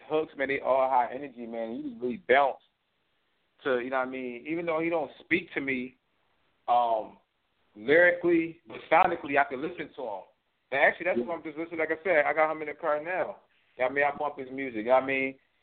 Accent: Philadelphia, Pennsylvania, United States; Yeah, I'm born and raised from Philly. A lot of people say it don't seem like I'm from Philly

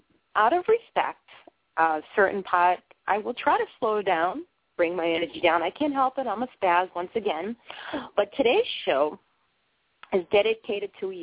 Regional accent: Boston, Massachusetts, United States; now in Maine, United States; I'm originally born and brought up in Boston, Massachusetts

